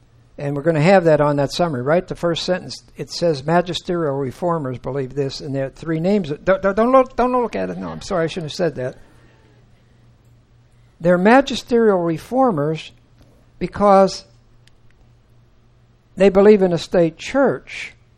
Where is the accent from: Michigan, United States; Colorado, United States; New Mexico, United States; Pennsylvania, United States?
Colorado, United States; I couldn't live here. I'm from Colorado. I'll die here.